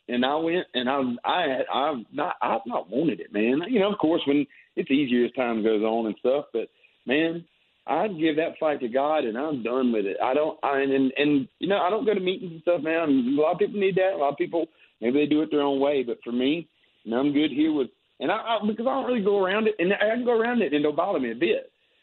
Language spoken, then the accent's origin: English; Mississippi, United States; So after Hurricane Katrina, you know, I'm from South Mississippi.